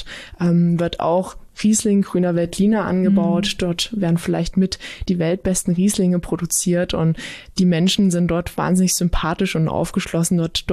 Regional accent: Saxony-Anhalt, Germany; Mein Lieblingsort bei uns in der Region an Saale und Unstrut ist tatsächlich da, wo ich aufgewachsen bin. Es ist im Unstruttal.

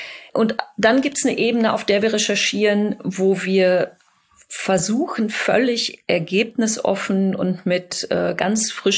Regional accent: Bochum, North Rhine-Westphalia, Germany; wir kommen aus dem Ruhrgebiet, wir kommen aus der Stadt Bochum

